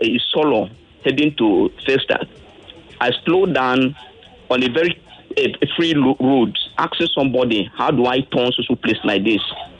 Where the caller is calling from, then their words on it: Lekki, Lagos, Nigeria; I'm calling you from Lekki.